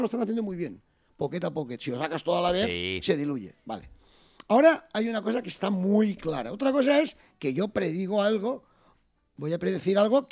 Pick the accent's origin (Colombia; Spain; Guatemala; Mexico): Spain; Chirivella, Valencian Community; el primer pueblo que dieron el mitin fue mi pueblo, Chirivella.